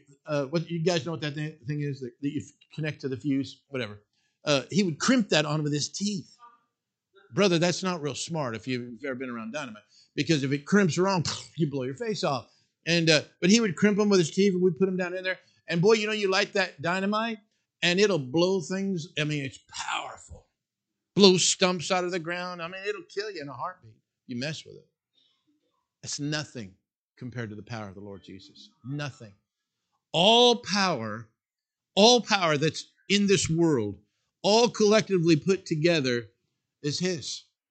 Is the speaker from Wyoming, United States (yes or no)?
yes; Wyoming, United States; I mean, I grew up in Wyoming.